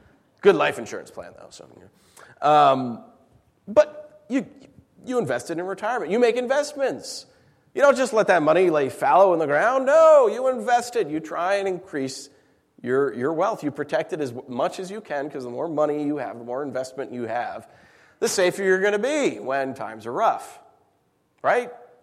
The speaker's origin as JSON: {"language": "English", "region": "New York", "country": "United States", "lives_now": "Michigan, United States", "said": "I don't want to be buried in Michigan. Send me back to my home country. Send me back to New York."}